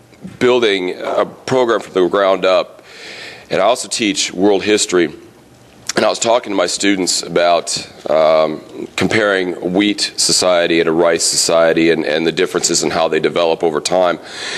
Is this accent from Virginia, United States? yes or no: no; Grand Haven, Michigan, United States; And I come from West Michigan originally, as Dana mentioned, which I came from Grand Haven first